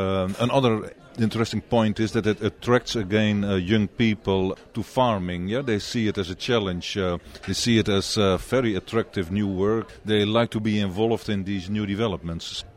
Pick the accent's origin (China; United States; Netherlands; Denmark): Netherlands; English is a second language; I'm from the Netherlands.